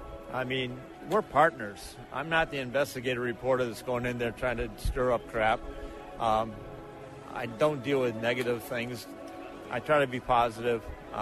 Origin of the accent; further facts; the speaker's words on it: Batavia, United States; I grew up in Batavia out here, and it was a very boring town back when I was growing up there. It's a lot better now.